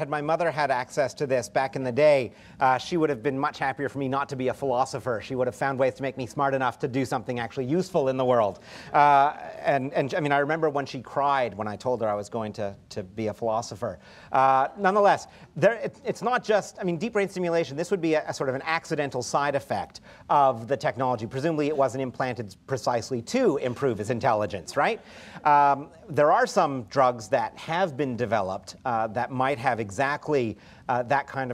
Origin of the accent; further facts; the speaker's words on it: Canada; Then again, I'm Canadian